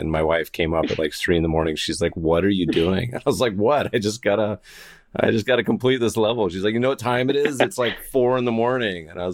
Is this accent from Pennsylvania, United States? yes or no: no; Colorado, United States; I mean, I grew up partially in Colorado and remember we used to have milk delivery.